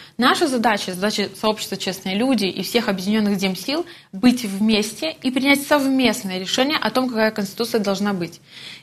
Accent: Belarus; мы, белорусы

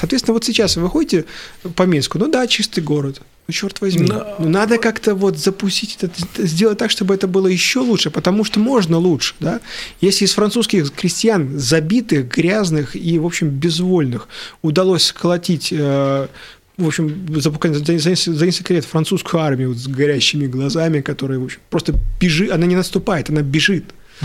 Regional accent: Estonia; вот я эстонец, на эстонском языке, да, мне не нужно быть, становиться русским, как это было при Советской России

